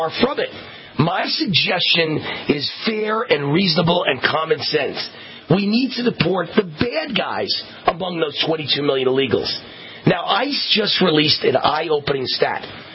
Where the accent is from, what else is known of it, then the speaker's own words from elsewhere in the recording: Las Vegas, Nevada, United States; I want to read you my commentary that's coming out Sunday in the Las Vegas Review-Journal, my hometown newspaper